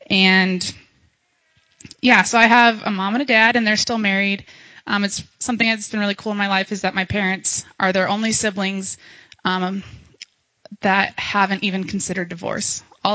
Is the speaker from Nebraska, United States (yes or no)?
yes; Omaha, Nebraska, United States; I'm originally from Omaha, Nebraska. I was born into a family of Nebraska nice people.